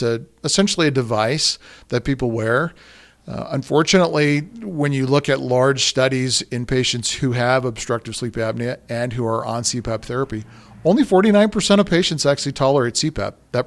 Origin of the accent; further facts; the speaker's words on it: Idaho Falls, Idaho, United States; now in Star Valley, United States; I grew up in Idaho Falls, and Star Valley has had a significant pull for me